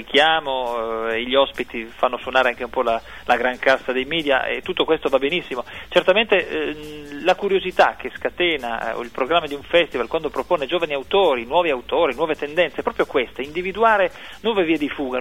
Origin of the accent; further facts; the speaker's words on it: Turin, Piedmont, Italy; ne parlo un po' da torinese, permettetemelo